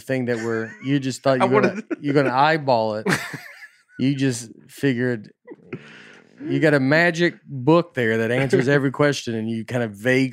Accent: Tennessee, United States; I'm just from Tennessee.

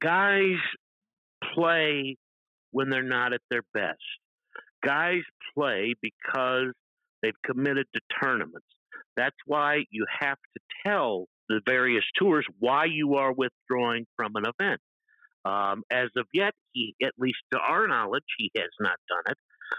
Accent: St. Louis, Missouri, United States; In my hometown of St. Louis last week

